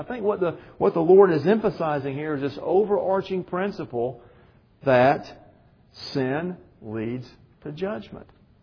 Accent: Georgia, United States; You know, and I grew up with kudzu. I'm from Georgia. I know all about kudzu.

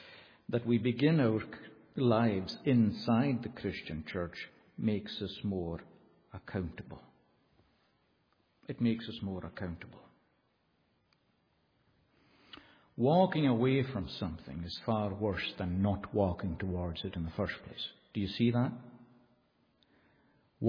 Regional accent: United Kingdom; I'm thankful I'm a British citizen. I had no conception of being born a British citizen.

